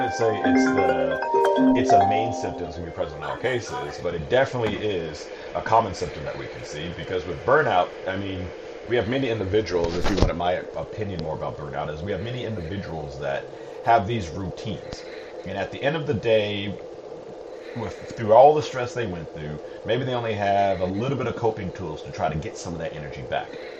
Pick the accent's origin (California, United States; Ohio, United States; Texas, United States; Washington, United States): California, United States; Los Angeles; Well, originally I'm from Los Angeles, California, and back in 2008, once my wife was able to obtain her MSW degree, we said, hey, let's try a new job environment.